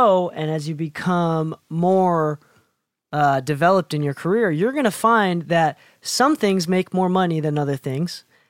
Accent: Chicago, Illinois, United States; now in Utah, United States; But I grew up in Chicago and listening to … like that kind of stuff on the radio all day, every day. When I moved to Utah

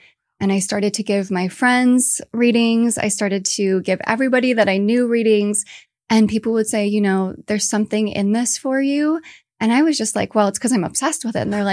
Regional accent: California, United States; you know, I grew up in the Bay Area. I grew up in rooms where everything was about structure and about format

